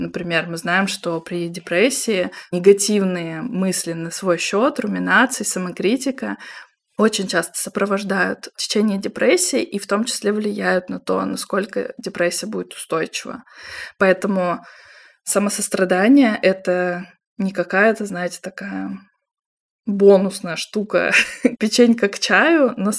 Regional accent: Russia; я приехала из России

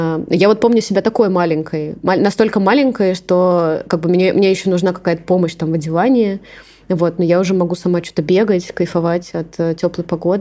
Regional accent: Moscow, Russia; Я выросла в Северном Тушино, в Москве.

